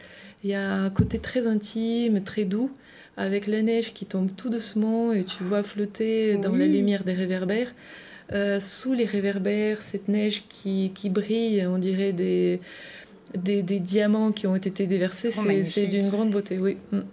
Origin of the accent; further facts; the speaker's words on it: Russia; moved away as an adult; now in France; Alors, j'ai vécu toute ma vie j'y suis née. J'y ai fait mes études secondaires, supérieures, et j'ai quitté la Russie quand j'avais 24 ans.